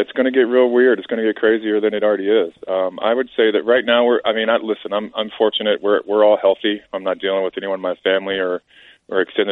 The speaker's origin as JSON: {"language": "English", "region": "Texas", "country": "United States", "tie": "born or raised there", "said": "I mean, even growing up in Texas, I was a Rangers fan"}